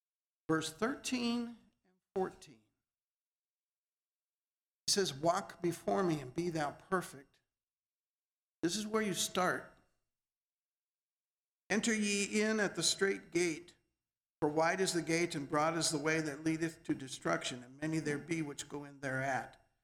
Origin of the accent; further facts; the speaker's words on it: Montana, United States; You know, when I was a kid growing up in Montana, we had my first best friend ever.